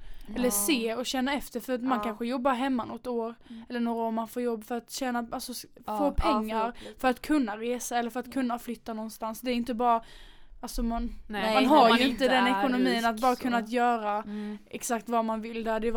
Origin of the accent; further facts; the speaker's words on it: Olofström, Blekinge, Sweden; sen vill jag heller egentligen inte flytta för att jag har ju alla mina vänner hemma i Olofström liksom.